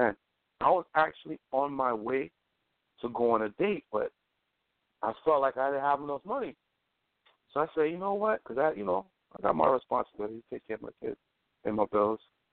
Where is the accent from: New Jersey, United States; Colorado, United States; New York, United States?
New York, United States; Brooklyn; born there; I was born in Kings County Hospital.